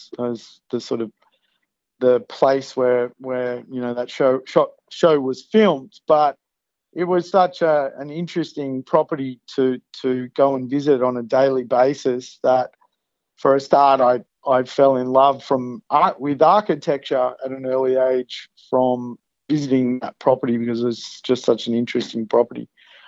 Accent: Sydney, New South Wales, Australia; So I grew up in Sydney. I grew up in quite an affluent suburb called Hunters Hill here in Sydney. It's sort of 10 kilometres from the city centre.

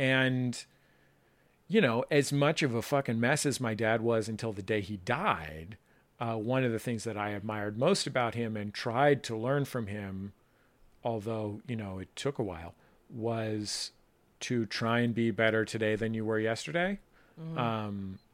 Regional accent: San Francisco, California, United States; I grew up in San Francisco with parents who were bohemians or whatever.

